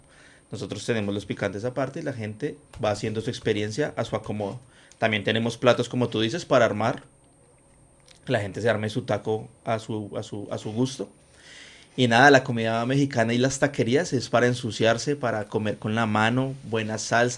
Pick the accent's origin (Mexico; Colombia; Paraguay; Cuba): Colombia; Bogotá; now in Ibagué, Colombia; Sí, es cierto, nosotros somos de Bogotá.